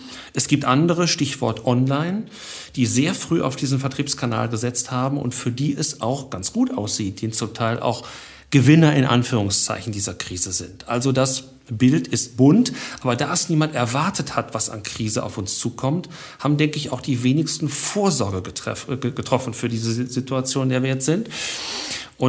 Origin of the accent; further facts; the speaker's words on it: Dortmund, North Rhine-Westphalia, Germany; born there; als gebürtiger Dortmunder muss ich einfach bei den Schwarz-Gelben bleiben